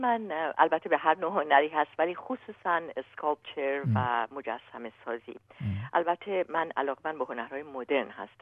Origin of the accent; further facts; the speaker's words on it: Mashhad, Razavi Khorasan, Iran; born there; moved away as an adult; also born or lived in United States; در ایران در شهر مشهد متولد شدم و پس از گرفتن دیپلمم رفت به از دانشگاه خوارزمی، دانشگاه تهران، در شهر تهران بود، به آمریکا رفتم